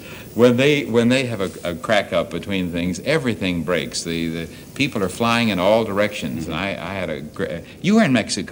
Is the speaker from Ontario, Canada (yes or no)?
no; Moose Jaw, Saskatchewan, Canada; born there; And I was born in Moose Jaw, Saskatchewan.